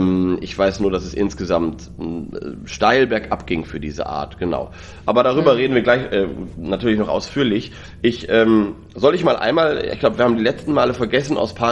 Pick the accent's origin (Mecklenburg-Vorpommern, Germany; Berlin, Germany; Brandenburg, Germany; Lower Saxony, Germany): Lower Saxony, Germany; born or raised there